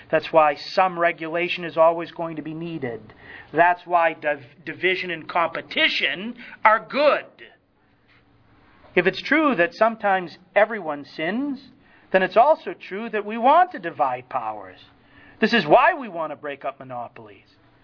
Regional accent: Lowell, Massachusetts, United States; was from my hometown, Lowell, Massachusetts.

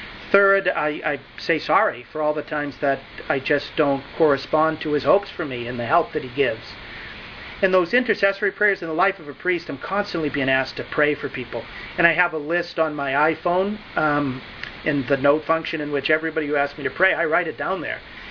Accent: New England, United States; accent: New England; If I've spoken too fast with my New England accent

